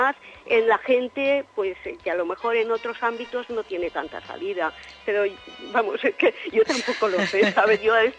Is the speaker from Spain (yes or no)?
yes; Spain; como muchos españoles